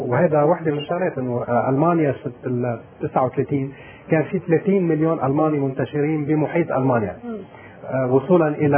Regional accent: Lebanon; أنا مصلحتي كلبناني اني ايد العربية السعودية لأسباب متعددة.

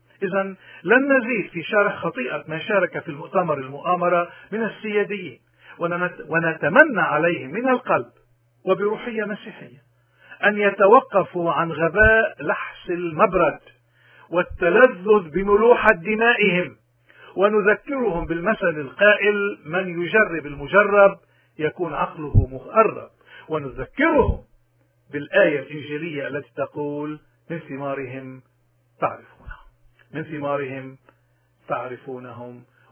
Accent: Lebanon; ونحن مش من اللي حدا بيقدر يسترضينا كلبنانيين

